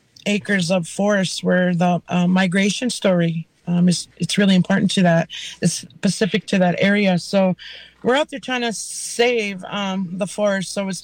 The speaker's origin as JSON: {"language": "English", "town": "Leech Lake", "region": "Minnesota", "country": "United States", "said": "And for those of those listeners out there that don't know … from Leech Lake. And I'm the Northern Organizer for Minnesota 350 here in the Deep North near, Bemidji, Minnesota"}